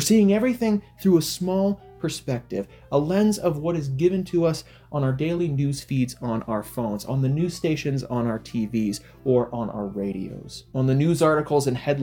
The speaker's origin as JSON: {"language": "English", "region": "Colorado", "country": "United States", "tie": "born or raised there", "said": "we would actually go out and walk the trails of my home state of Colorado."}